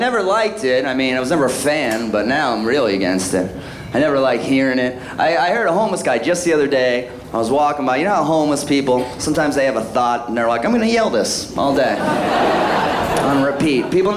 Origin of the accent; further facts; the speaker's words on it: Boston, Massachusetts, United States; born there; I was born in Boston, Massachusetts. You may have noticed I don't have that thick of a Boston accent